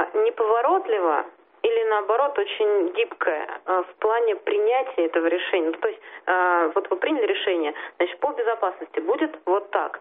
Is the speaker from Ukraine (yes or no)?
no; Moscow, Russia; я, как москвич